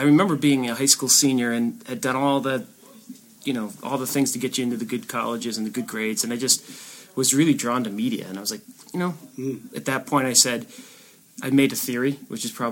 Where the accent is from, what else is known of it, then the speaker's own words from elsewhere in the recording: New England, United States; I grew up in New England the whole time.